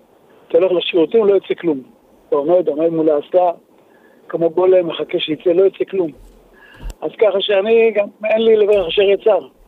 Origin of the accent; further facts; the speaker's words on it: Tel Aviv, Tel Aviv District, Israel; born there; אני נולדתי בתל אביב בשכונת שפירה, משכנות עוני. הגעתי בבית מאוד מאוד עני, מאוד מאוד עני.